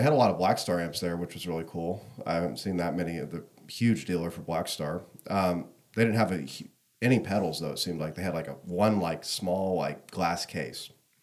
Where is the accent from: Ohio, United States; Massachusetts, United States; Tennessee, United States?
Tennessee, United States; told him I was out of town, told him I was from Tennessee